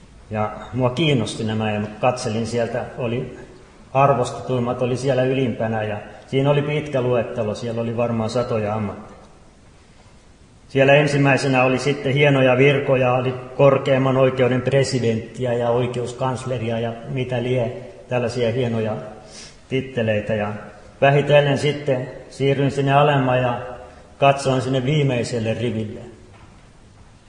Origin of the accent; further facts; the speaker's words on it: Helsinki, Uusimaa, Finland; Itse olen helsinkiläinen lähtösi ja kaupunkilaispoika